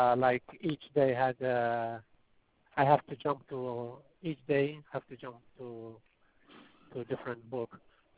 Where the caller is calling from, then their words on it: Texas, United States; I'm calling from Texas.